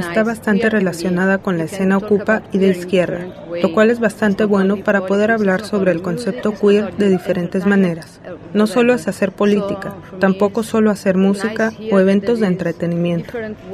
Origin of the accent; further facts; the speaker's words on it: Italy; now in Berlin, Germany; Los tres somos de Italia.